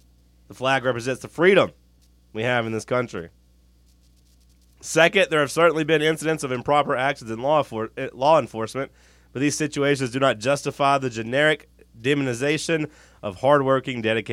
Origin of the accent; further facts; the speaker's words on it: Kentucky, United States; Like, I'm from Kentucky. I'm from a coal city.